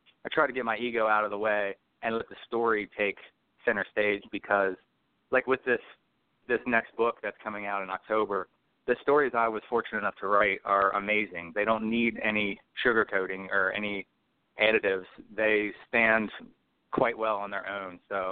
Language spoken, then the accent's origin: English; Cincinnati, Ohio, United States; Okay, I am from Cincinnati, Ohio, the youngest of four kids. I grew up on the west side of town.